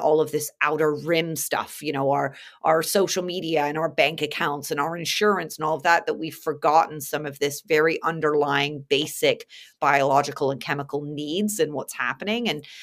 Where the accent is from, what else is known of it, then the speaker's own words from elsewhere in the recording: England, United Kingdom; So we grew up in England, and she went to this English hunting kennel